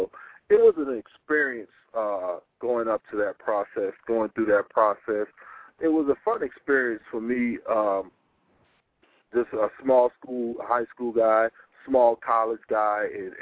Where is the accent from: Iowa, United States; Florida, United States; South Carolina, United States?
South Carolina, United States; And I'm from South Carolina.